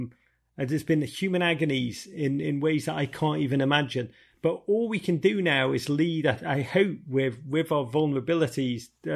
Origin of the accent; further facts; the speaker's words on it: Los Angeles, California, United States; You know, I grew up in LA and I love ….